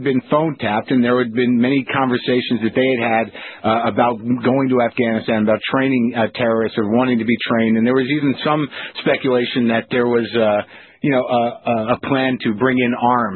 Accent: United States; just from growing up in America, I know people that are Catholic

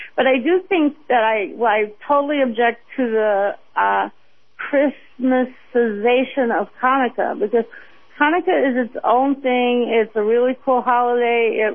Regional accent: Dallas, Texas, United States; I grew up in Dallas.

